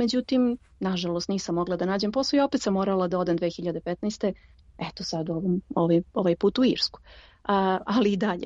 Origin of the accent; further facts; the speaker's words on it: Belgrade, Serbia; also born or lived in United States; now in Dublin, Ireland; ja sam otišla iz Srbije 2005. Posle svih ovih godina meni i dalje mnogo fali kuće i ja i dalje Beograd zovem mojom kućom. Ne ni Dublin, niti sam zvala Ameriku. Uvek je Beograd moja kuća.